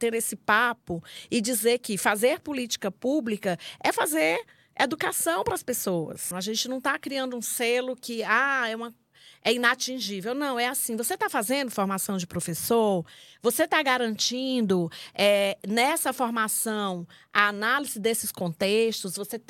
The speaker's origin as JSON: {"language": "Portuguese", "town": "Solonópolis", "region": "Ceará", "country": "Brazil", "said": "Eu sou do município de Solonópolis, no interior do Ceará."}